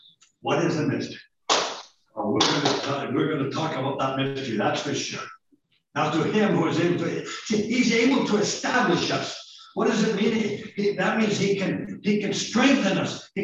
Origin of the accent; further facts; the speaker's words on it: British Columbia, Canada; I'm a Gentile. Sure, I'm a Canadian, born, raised in beautiful British Columbia, Canada. But I'm also, I'm not a Jewish person.